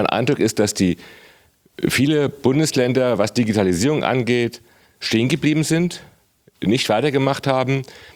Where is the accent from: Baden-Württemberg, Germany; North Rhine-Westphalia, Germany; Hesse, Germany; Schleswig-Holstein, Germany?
Hesse, Germany; ich komme aus Hessen